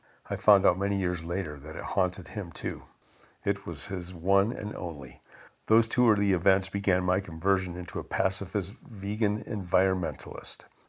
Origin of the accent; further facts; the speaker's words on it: Michigan, United States; now in Santa Cruz, United States; of my life, quote, growing up, unquote, in Michigan. Thankfully, I've spent the rest of my 62 years growing up in Santa Cruz. In Michigan, I spent a lot of time in the woods, in the creek catching frogs and crawdads